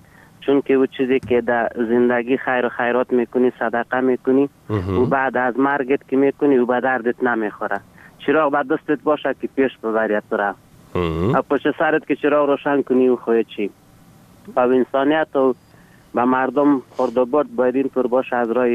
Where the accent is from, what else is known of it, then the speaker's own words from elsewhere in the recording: Ghorband, Parwan, Afghanistan; افغان هستیم از غوربند.